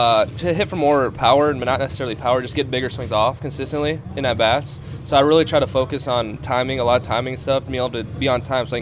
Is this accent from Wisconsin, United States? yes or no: yes; Wisconsin, United States; born there; I was born in Wisconsin, big Packer fan.